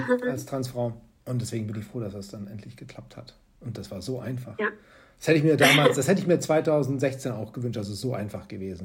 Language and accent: German; Berlin, Germany; Du, wenn du in Berlin wohnst, da kannst du nicht anders. Ne? Als Berlinerin